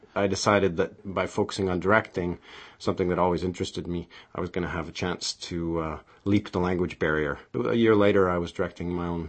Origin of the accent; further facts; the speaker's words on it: Calgary, Alberta, Canada; also born or lived in Toronto, Canada; I grew up in the West, in Calgary, but my theater school was in Toronto.